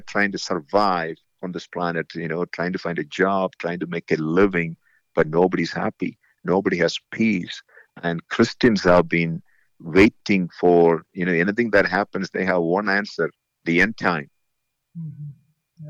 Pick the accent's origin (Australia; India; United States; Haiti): India; that's the way I grew up in India.